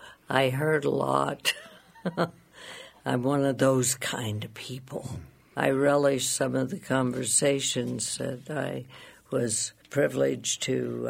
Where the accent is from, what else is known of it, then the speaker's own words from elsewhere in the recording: Virginia Dale, Colorado, United States; also born or lived in Laramie, Wyoming; I was born in Laramie, grew up in Laramie until I was about five, and then my parents bought a ranch at Virginia Dale also.